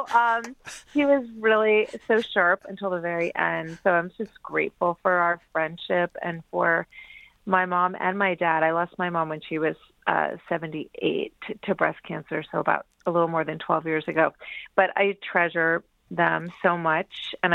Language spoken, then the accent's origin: English; Wyckoff, New Jersey, United States; also born or lived in Chicago / Maryland; I have two older sisters, and we were raised in Wyckoff, but we moved around. We were in Chicago. We were in Maryland.